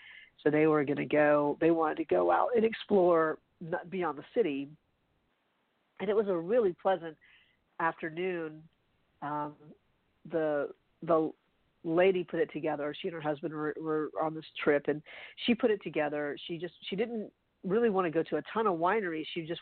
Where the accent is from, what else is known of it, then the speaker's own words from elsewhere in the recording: Charleston, United States; I was, you know, just growing up in Charleston and just be outside.